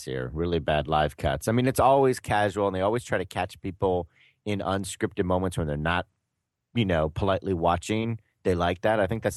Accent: Bermuda; I'm from Bermuda.

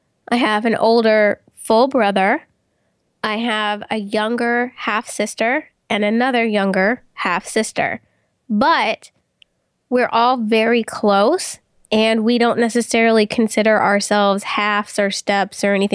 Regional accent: Ohio, United States; Right. But I'm from Ohio.

